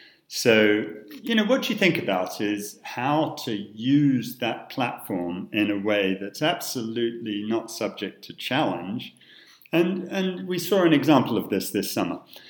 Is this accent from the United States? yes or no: no; Newmarket, East of England, United Kingdom; I grew up in Newmarket on Cheveley Park Stud